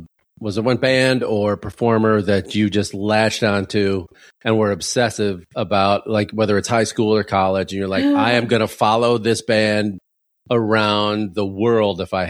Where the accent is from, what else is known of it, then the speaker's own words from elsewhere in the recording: Chicago, Illinois, United States; I'm from Chicago.